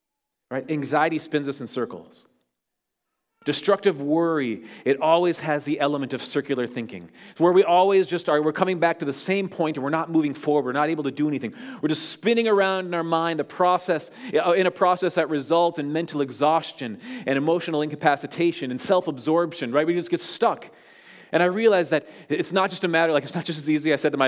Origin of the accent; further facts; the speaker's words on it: Duluth, Minnesota, United States; I grew up in Duluth.